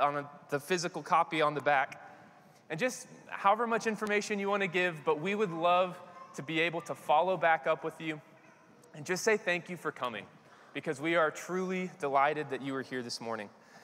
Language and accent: English; Kansas City, United States; also born or lived in Arkansas; now in Nashville, United States; And I'm from Kansas City originally, and I lived in Arkansas for 8 years. I went to Harding undergrad and grad school and was there in Searcy. And then we moved to Nashville.